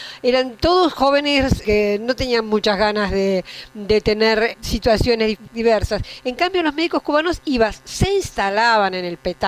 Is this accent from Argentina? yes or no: yes; Argentina; en países como el nuestro, como la Argentina